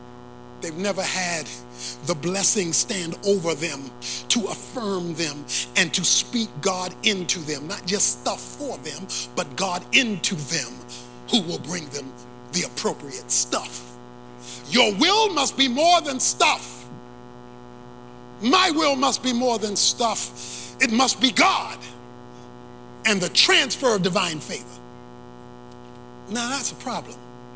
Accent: Baltimore, Maryland, United States; born or raised there

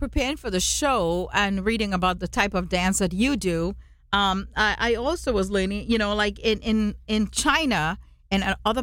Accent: Trinidad & Tobago; in Trinidad and Tobago, where I'm from, I'm Indian, obviously

